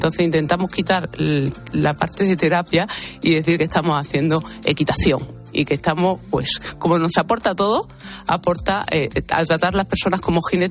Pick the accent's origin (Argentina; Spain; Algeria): Spain; Granada, Andalusia; accent: Andalusian; Granaína.